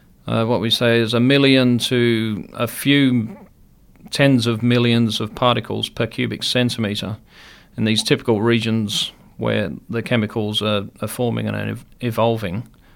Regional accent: Australia; I'm Australian, so I use Australian units.

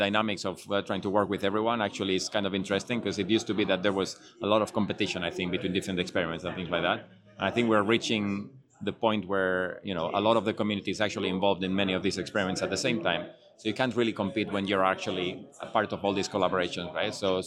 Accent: Spain; I'm originally from Spain, so if you want to pronounce my name the way I would pronounce it

